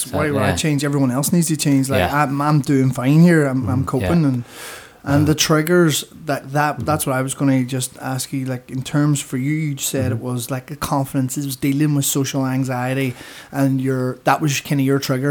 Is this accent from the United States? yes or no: no; Ireland; We're Irish.